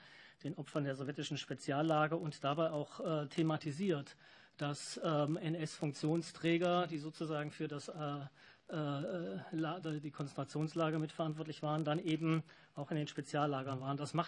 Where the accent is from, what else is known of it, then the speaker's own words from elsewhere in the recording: Thuringia, Germany; Ich komme aus Thüringen.